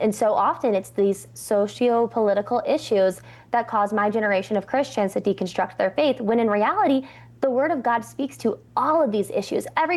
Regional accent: Arkansas, United States; I grew up in Northwest Arkansas, which is the heart of the Bible Belt

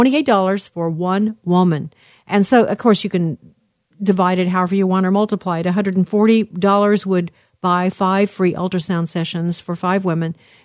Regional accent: Chicago, Illinois, United States; She studied in Chicago, my hometown

